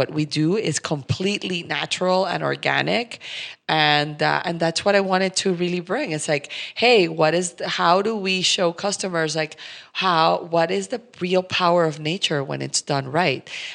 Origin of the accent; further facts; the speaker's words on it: Colombia; So, for example, I am from Colombia